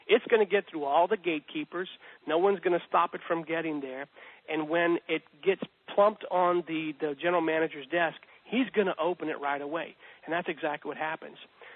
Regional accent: Louisiana, United States; And we're from Louisiana, Steve, so Mardi Gras is really popular around here

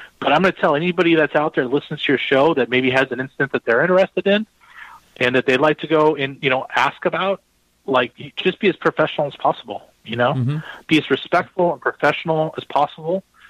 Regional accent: Washington, United States; I'm from the Pacific Northwest. Okay. That's up north of Seattle in Washington.

